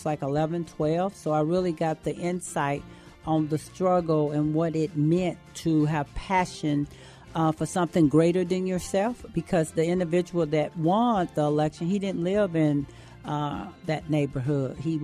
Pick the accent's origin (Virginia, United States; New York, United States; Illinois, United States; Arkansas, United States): Arkansas, United States; Pine Bluff; I'm from Pine Bluff, Arkansas. I'm the fourth child, middle child. I have four sisters and two brothers. I come from a humble beginning.